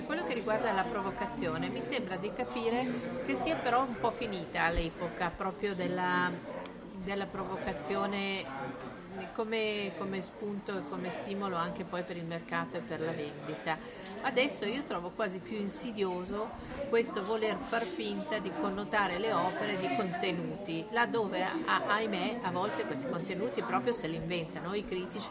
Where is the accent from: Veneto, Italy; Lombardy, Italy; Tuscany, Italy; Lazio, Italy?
Lombardy, Italy; Milan; io da milanese che ha sempre scelto di andarci a settembre